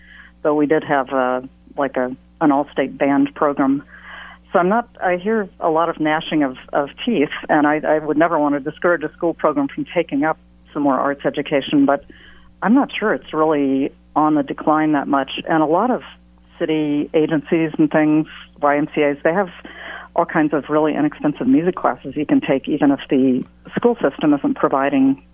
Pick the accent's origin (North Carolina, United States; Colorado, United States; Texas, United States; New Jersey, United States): North Carolina, United States; also born or lived in Austria; Oh, well, my family lived in Austria when I was a child, so I was exposed to a lot of music. And I'm from North Carolina.